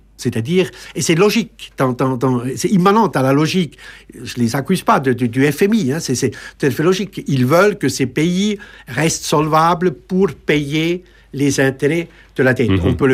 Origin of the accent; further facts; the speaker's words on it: Geneva, Switzerland; ou suisse aussi, je suis de Genève